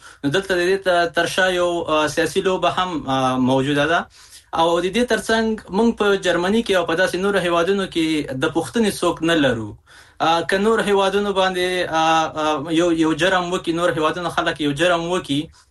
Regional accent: Afghanistan; طبیعي خبره ده چې دلته به جرمونه ترسره کوي او د خبرونو سره ټکی به موږ افغانان یو

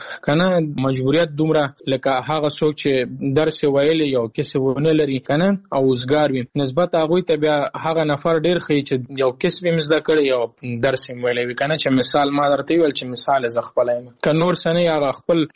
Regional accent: Afghanistan; ځکه عموما موږ په افغانستان داسې یو مملکت دی چې موږ یوازې په تعلیم باندې چې دی تکیه نشو کولی

